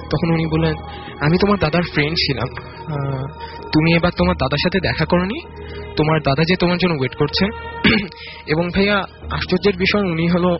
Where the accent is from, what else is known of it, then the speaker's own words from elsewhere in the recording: Dhaka, Dhaka Division, Bangladesh; আমি বাংলামোটর থেকে এসেছি।